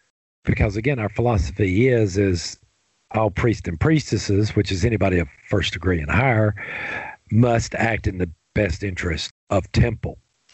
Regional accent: the South, United States; Let's admit it, I was raised in the South in the 70s.

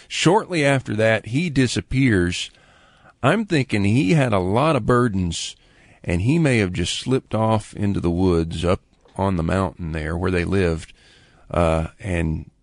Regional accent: Lakeland, Florida, United States; born or raised there

